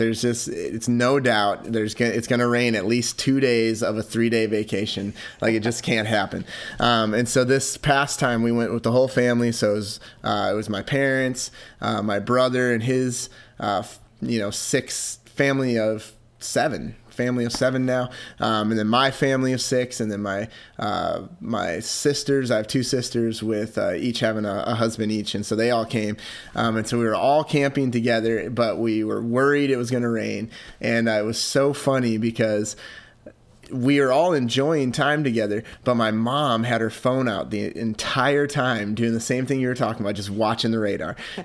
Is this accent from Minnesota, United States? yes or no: yes; Minnesota, United States; Growing up in Minnesota, it had to be so deep, the snow, that buses could not move before school was even 2 hours late.